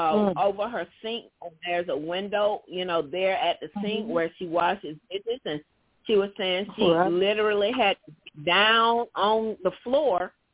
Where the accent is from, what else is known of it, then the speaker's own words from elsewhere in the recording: Columbus, United States; Not at the house that you and I met, Gretchen, but at our other house where we grew up, where I was born.